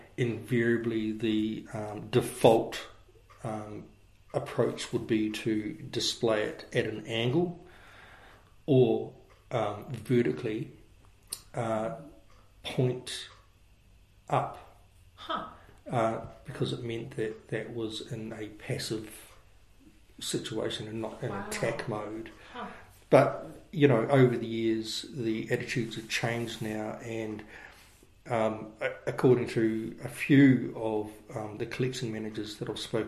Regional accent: Opunake, Taranaki, New Zealand; born there; because I was born in Opanaki

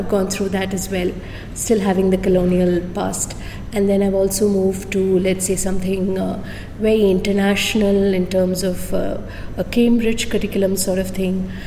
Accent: Tiruvallamala, Kerala, India; So I grew up all over India, I think thanks to my parents. I come from a small village in Kerala by name Tiruvallamala. That's where my name also has its with the village.

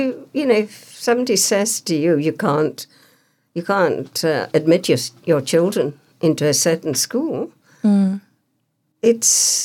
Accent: Uganda; born there; I was born in Uganda, but I was not entitled to Uganda citizenship. I did apply for it, but I didn't get it.

